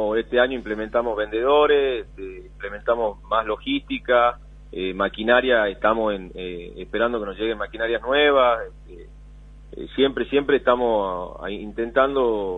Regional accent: Tucumán, Argentina; now in Catamarca, Argentina; Imagínate que yo me vine de Tucumán a vivir en el 2019, me vine a vivir a Catamarca.

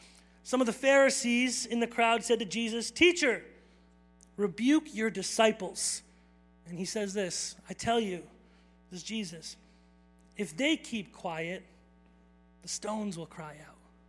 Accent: Calgary, Alberta, Canada; born there; I was born in Calgary, but I grew up in an Indian house, and so I have terms that you might not understand.

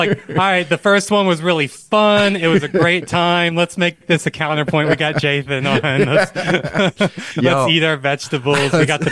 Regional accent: Mississippi, United States; born there; I'm from the U.S. and I did all of my, you know, I grew up, I was born in Mississippi

